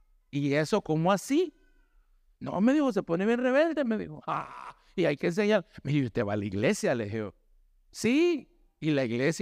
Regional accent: El Salvador; Entonces decimos, no, es que así somos los salvadoreños.

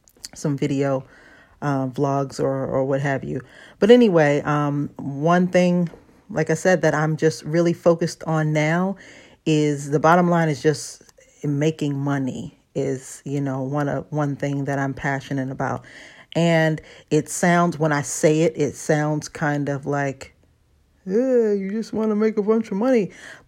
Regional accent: Baltimore, Maryland, United States; also born or lived in North Carolina / Los Angeles; My whole hometown is Baltimore. I was born here and I moved away as a kid to North Carolina. So I grew up in Baltimore and North Carolina. But as a young adult, I moved to California and moved to Los Angeles.

